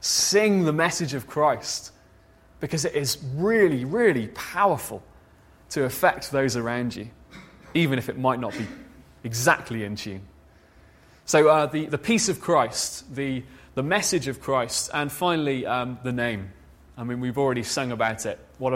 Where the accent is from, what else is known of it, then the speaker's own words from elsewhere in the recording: United Kingdom; We're British.